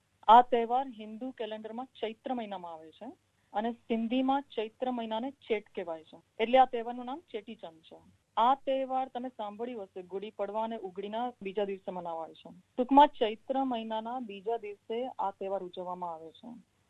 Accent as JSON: {"language": "Gujarati", "town": "Junagadh", "region": "Gujarat", "country": "India", "also_born_or_lived": "Bantva", "moved": "as an adult", "lives_now": "Sydney, Australia", "said": "અને હું જૂનાગઢ સૌરાષ્ટ્ર ગુજરાતથી છું. હું સિંધી છું અને મારો જન્મ બાટવામાં થયો હતો અને મારા હસબન્ડ ગુજરાતી છે. હું 12 વર્ષ પહેલા અહીંયા સિડની એઝ અ સ્ટુડન્ટ આવી હતી."}